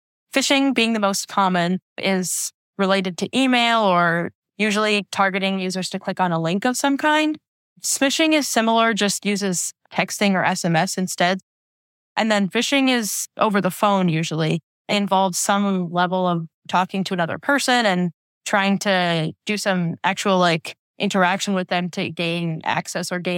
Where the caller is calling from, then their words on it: Austin, Texas, United States; I am recording from Austin, Texas.